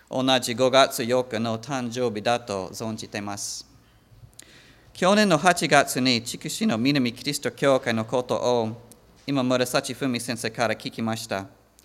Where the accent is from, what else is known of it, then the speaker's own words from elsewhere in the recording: Texas, United States; also born or lived in Alabama; 私はアメリカ人でテキサス州で生まれ、テキサス州とアラバマ州で育ちました。